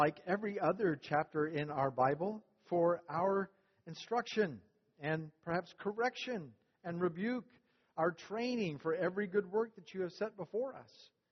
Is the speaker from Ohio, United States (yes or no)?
no; Newport, North Carolina, United States; When Naomi and I were growing up in Newport, North Carolina, it was considered a special trip to travel about 45 minutes to a town called New Bern.